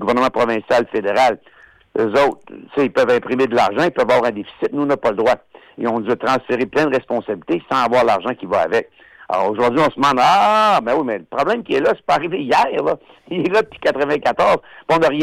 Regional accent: Shawinigan, Quebec, Canada; Nous, chez nous, à Shawinigan, on a 600 kilomètres de rues.

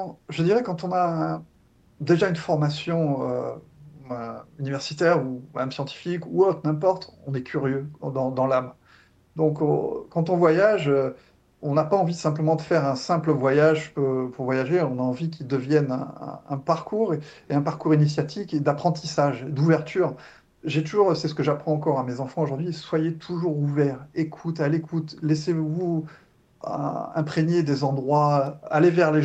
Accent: Southern France, France; d'où est-ce que je viens de la France métropolitaine, dans le sud de la France. Mon parcours, j'ai toujours été quelqu'un vivant dans des petits villages.

